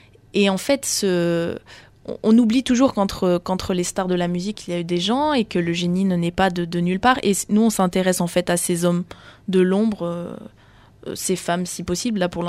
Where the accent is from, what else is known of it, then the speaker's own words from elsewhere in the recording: Maubeuge, Hauts-de-France, France; moi je suis née à Maubeuge, j'ai fait de la musique là-bas.